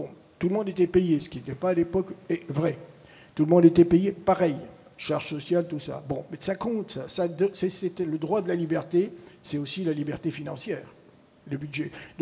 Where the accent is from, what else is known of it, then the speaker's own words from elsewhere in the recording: La Goulette, Tunis Governorate, Tunisia; Moi, je viens de la Goulette, à 50 mètres de Tunisie. Je suis à 50 mètres de la mer de Méditerranée en Tunisie. Et c'est de là que je viens.